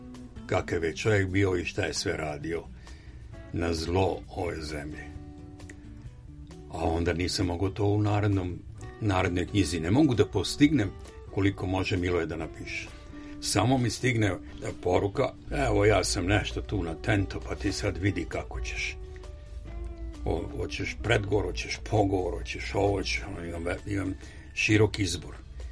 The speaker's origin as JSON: {"language": "Serbian", "town": "Smederevo", "region": "Šumadija and Western Serbia", "country": "Serbia", "said": "kad je bio kod nas u Smederevu"}